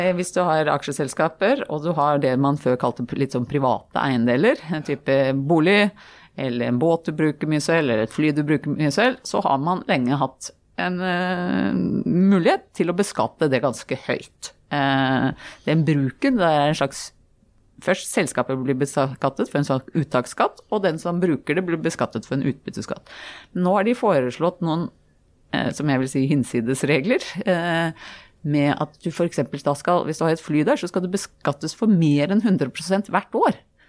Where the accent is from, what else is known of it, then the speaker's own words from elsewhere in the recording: Bærum, Akershus, Norway; Min far fransk-marokkansk-jødisk. Min mor veldig reiselysten. Vi vokste opp I Bærum.